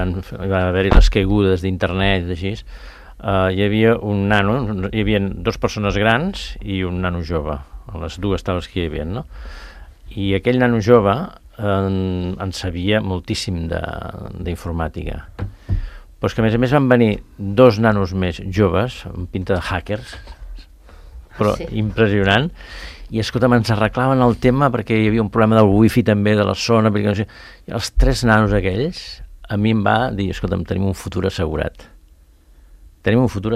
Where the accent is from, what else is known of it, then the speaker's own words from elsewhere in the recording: Catalonia, Spain; Nosaltres també som poble espanyol, els catalans.